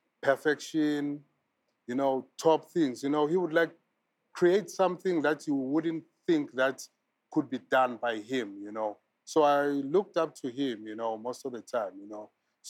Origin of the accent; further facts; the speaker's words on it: Soweto, Gauteng, South Africa; Well, I was born and raised here in South Africa, Soweto, long ago.